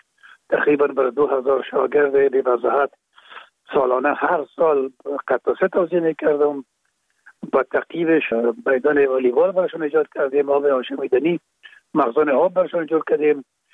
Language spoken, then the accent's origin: Persian; Kabul, Afghanistan; پدر ما باز از زرکه خانه به شهید انتقال شدن، اونجا در شهید کابل به دنیا آمده و اونجا مکتب خواندیم